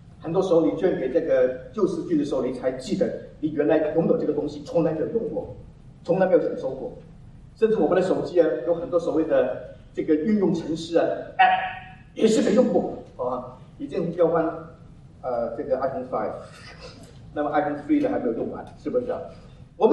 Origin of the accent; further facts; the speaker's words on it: China; 我们中国人一句话说